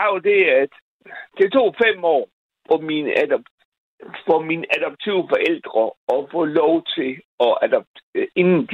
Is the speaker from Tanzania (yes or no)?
no; Bosnia & Herzegovina; now in Denmark; Ja, jeg er adopteret. Jeg kommer jo fra Bosnien.